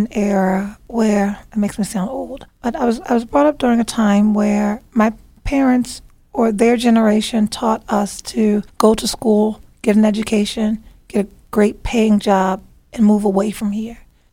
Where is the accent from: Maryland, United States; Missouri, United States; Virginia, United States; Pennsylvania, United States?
Maryland, United States; Baltimore; I was born and raised in Baltimore. For the exception of leaving for school, a lot of us come back or never leave.